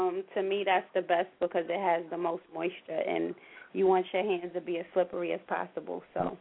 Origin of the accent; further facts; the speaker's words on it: New York, United States; now in New Jersey, United States; Hey, I'm calling from New Jersey, but a New Yorker.